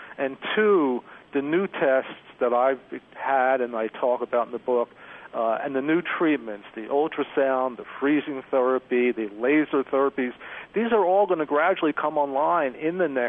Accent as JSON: {"language": "English", "region": "East Coast", "country": "United States", "said": "By definition, I'm a health nut, although I'm from the East Coast."}